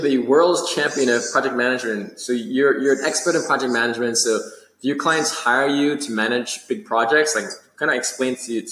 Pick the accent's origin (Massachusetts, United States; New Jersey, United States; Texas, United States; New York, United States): New York, United States; New York City; I don't know how it was in Europe, in the U.S., growing up in Manhattan, and I mean, growing up in New York City, where Americans love puzzles